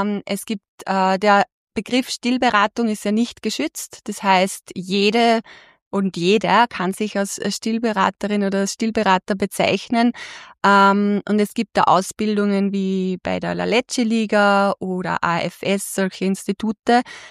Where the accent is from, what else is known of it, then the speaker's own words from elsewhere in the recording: Lassberg, Upper Austria, Austria; Ja, hallo, also … ich bin aus Lassberg, aus dem schönen Oberösterreich